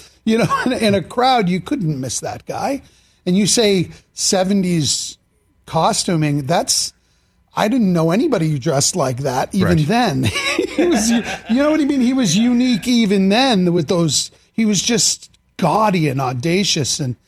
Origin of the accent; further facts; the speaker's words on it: Boston, Massachusetts, United States; And again, I grew up in Boston, and my father used to scream about him.